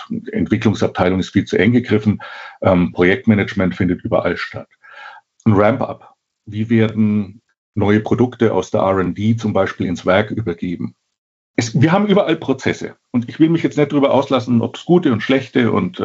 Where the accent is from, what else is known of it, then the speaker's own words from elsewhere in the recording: Bavaria, Germany; ich als Franke